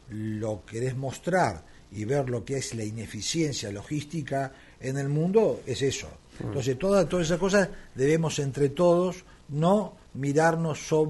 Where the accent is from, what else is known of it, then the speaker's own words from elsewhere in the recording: Neuquén, Argentina; Hay muchas provincias que han logrado esa identidad, ¿sí? Es decir, yo soy neuquino.